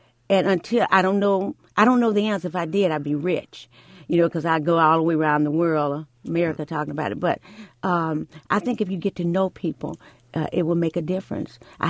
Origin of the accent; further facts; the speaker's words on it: Mississippi, United States; also born or lived in Hernando; I was born in Hernando, Mississippi, in the country. When I was a little girl, we moved to the Delta area because we needed to make more money by picking cotton.